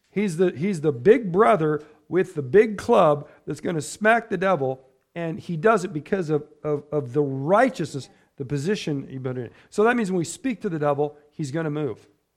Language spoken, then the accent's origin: English; United States; which I don't care one way or the other because I'm an American, right?